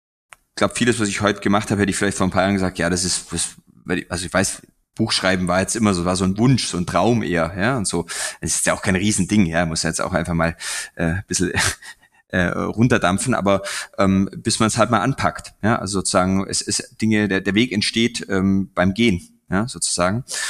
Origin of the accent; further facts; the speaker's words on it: Bavaria, Germany; ich bin als Allgäuer vielleicht auch den Bergen sehr zugeneigt